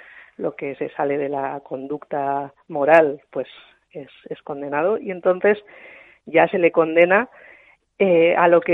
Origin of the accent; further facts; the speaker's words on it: Navarre, Spain; En mi pueblo de la zona de Tierra Estella